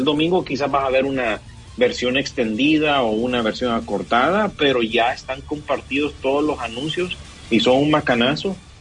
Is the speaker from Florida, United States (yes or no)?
yes; Miami, Florida, United States; los que somos de Miami ya sabemos a lo que va con eso.